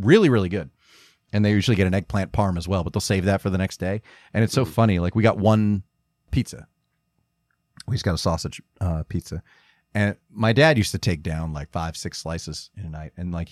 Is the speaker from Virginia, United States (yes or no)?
no; Lakewood, New Jersey, United States; now in Los Angeles, United States; I mean, three malls were a half hour away, you know, growing up in Lakewood. It was like Freehold, Monmouth, Ocean County, pick one.